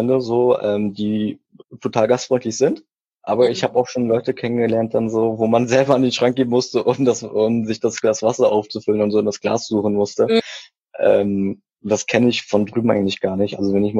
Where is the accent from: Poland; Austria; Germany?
Poland; Szczecin, West Pomeranian Voivodeship; born there; Geboren bin ich in Stettin.